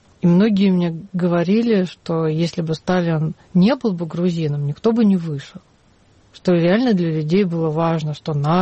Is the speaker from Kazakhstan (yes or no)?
no; Moscow, Russia; И то, что я из Москвы, добавляло мне очень много пафоса.